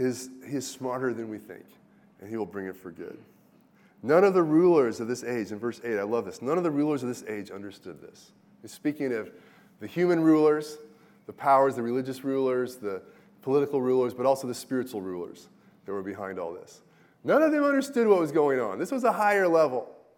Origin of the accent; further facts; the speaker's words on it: Taiwan; I grew up partially in Taiwan